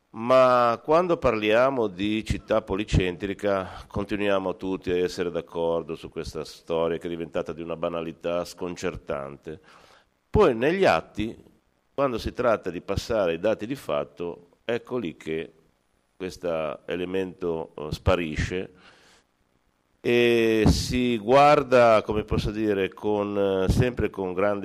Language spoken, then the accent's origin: Italian; Genoa, Liguria, Italy; Orgoglioso sicuramente da genovese di avere un museo